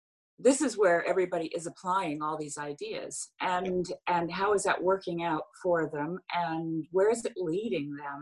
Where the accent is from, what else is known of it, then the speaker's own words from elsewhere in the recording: Canada; also born or lived in Switzerland; of self-sustaining for about 22 years living in Canada. We moved from Switzerland. My husband is Swiss. I'm Canadian.